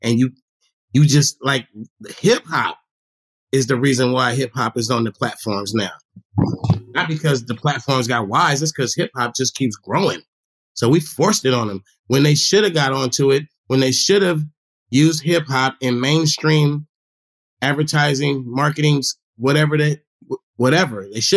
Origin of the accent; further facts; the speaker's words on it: California, United States; Like, we're from the Bay.